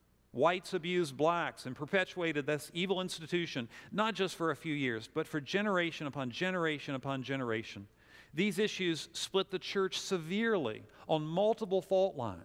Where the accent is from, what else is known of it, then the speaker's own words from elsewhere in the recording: Winchester, Virginia, United States; I grew up in Winchester, which is 60 miles from here, highly divided town around the issue of slavery